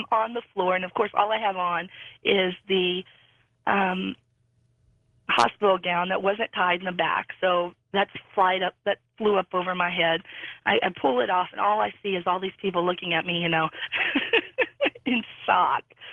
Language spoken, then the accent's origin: English; Kansas City, Missouri, United States; from Kansas City.